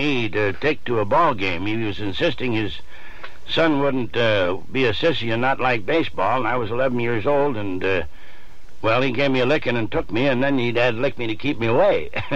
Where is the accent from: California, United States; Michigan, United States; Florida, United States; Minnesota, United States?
Minnesota, United States; St. Paul; also born or lived in New York City; I was born in New York City and went to school, came out to the Twin Cities very young, and I went to school in St. Paul at the old Maxfield School.